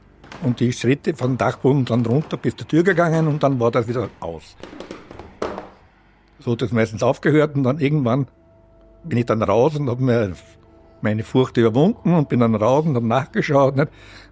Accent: Austria; da muss wirklich schon die Hütte brennen bei uns in Österreich

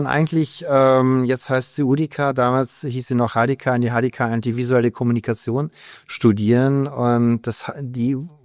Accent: Berlin, Germany; aus Berlin, gebürtiger Berliner

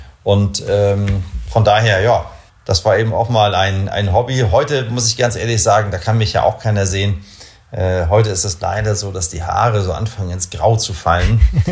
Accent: Kiel, Schleswig-Holstein, Germany; now in Bremen, Germany

